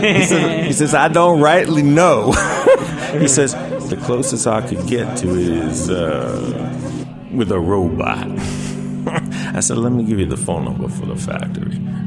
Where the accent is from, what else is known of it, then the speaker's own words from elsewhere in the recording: New York, United States; I'm from Long Island.